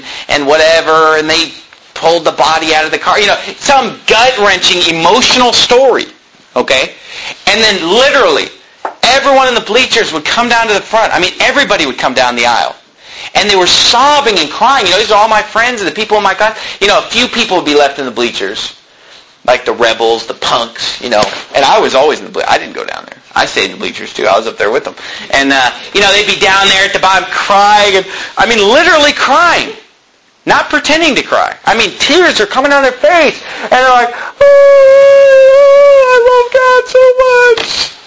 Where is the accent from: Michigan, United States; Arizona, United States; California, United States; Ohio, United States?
California, United States; Sacramento; I can remember when I was 15 years old being in Christian school, Victory Christian School in Sacramento, California.